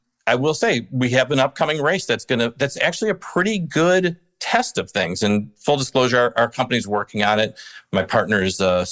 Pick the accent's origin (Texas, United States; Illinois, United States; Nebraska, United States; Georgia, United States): Illinois, United States; I'll tell you, I grew up outside of Chicago, and I did not like the University of Michigan.